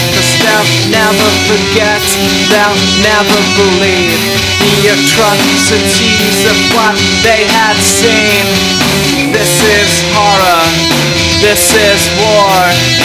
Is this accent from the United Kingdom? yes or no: yes; Newcastle, North East England, United Kingdom; I'm from Newcastle, which is the northeast.